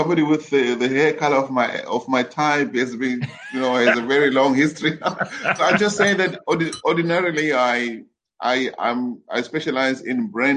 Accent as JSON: {"language": "English", "country": "South Africa", "said": "I'm a South African"}